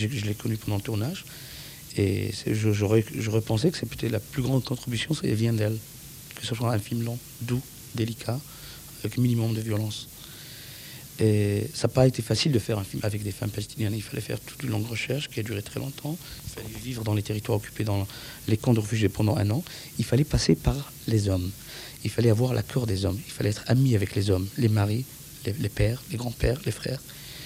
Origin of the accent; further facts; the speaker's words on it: Morocco; born there; Je viens d'une culture du monde arabe. Je suis né au Maroc, donc ça m'a permis d'avoir ces sensibilités culturelles